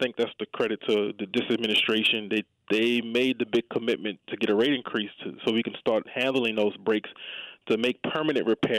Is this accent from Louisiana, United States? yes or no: yes; Marrero, Louisiana, United States; First, I'm from the West Bank, Marrero.